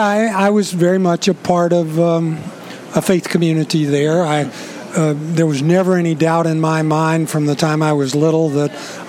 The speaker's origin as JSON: {"language": "English", "town": "Longview", "region": "Texas", "country": "United States", "tie": "born or raised there", "said": "Well, I grew up in East Texas."}